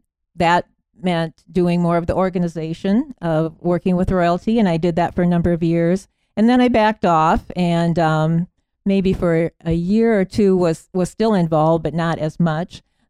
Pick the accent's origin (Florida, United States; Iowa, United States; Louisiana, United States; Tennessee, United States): Iowa, United States; Hull; I'm a Northwest Iowa native. I've only lived as far south as Smithland. My hometown is Hall, a Boyden Hall graduate